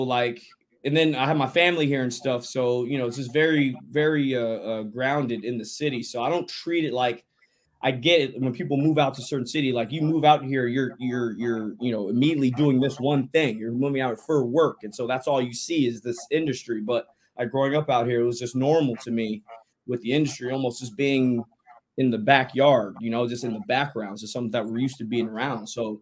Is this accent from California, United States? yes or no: yes; Los Angeles, California, United States; Yeah, born and raised in Los Angeles.